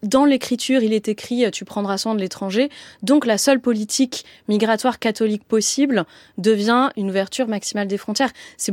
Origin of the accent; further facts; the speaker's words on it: France; en tant que Française, je suis née sur ce bout de continent